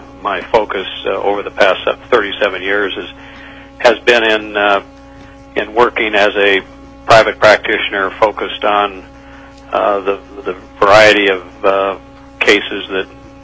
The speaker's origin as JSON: {"language": "English", "town": "Fairbanks", "region": "Alaska", "country": "United States", "tie": "born or raised there", "said": "I was born here in Fairbanks many years ago, grew up here, attended college out of state, worked out of state, spent a year in Europe, came back in 1976"}